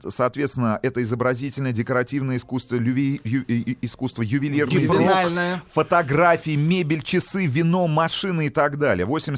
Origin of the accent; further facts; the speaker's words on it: Kurgan-Tyube, Khatlon, Tajikistan; я родился в Курган-Тюбе, воспитывался в Курган-Тюбе, закончил среднюю школу номер 9 Курган-Тюбе имени Дзержинского.